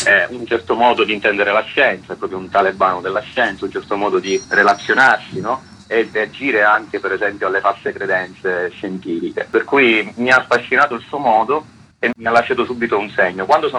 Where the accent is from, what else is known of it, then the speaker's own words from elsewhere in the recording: Sicily, Italy; In più sono siciliano